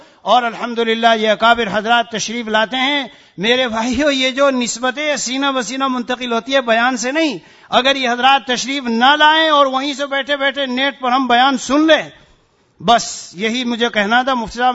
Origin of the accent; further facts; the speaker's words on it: India; میں ہندوستانی ہوں ابھی دو مہینہ ہندوستان تھا چار دن پہلے آیا ہوں